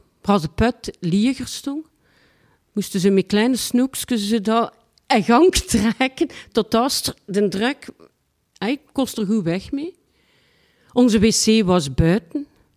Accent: Ghent, Flanders, Belgium; 1966, de 11e april, mijn geboortedatum. Ik ben geboren in Den Briel, in Gent. En mijn moeder en mijn vader die woonden op een Endelhemse Stienweg.

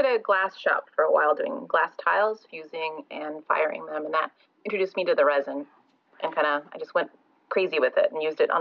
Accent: Idaho, United States; also born or lived in Montana / Portland; I grew up in Idaho and Montana. I was actually born in Portland, but I don't really remember my Oregon years. I was pretty young, but mostly Idaho and Montana, pretty rural areas usually.

